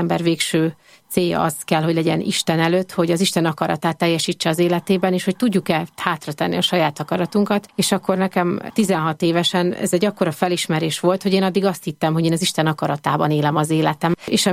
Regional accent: Pestszentlőrinc, Budapest, Hungary; én Pesszentlőrincen nőttem fel

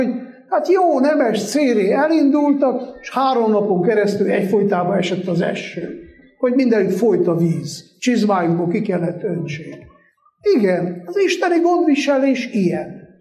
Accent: Székely Land, Romania; de Székelyföldön, ahol én felnőttem, lépten nyomon vannak ilyen patakok

